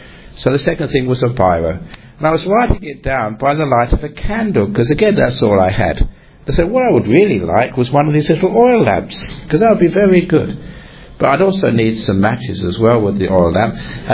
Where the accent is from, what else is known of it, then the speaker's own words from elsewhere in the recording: England, United Kingdom; I was brought up in England. It was mostly a Christian country.